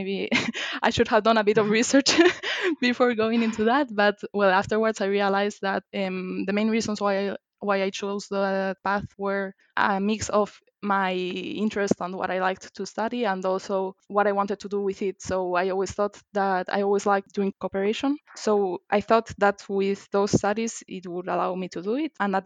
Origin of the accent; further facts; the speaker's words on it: Madrid, Community of Madrid, Spain; English is a second language; I am 27 years old. I come from Spain, from Madrid, initially, because afterwards I moved a bit around the world.